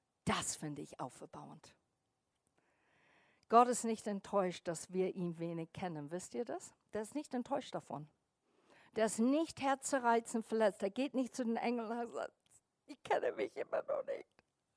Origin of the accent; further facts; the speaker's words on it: England, United Kingdom; also born or lived in tropics; weil ich aufgewachsen bin in den Tropen und in England.